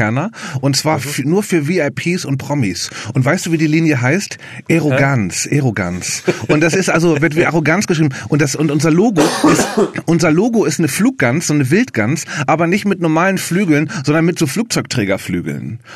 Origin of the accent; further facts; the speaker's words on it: Hamburg, Germany; dann hätte Hamburg fast, das ist ja meine Heimatstadt, fast gar nichts mehr zu bieten gehabt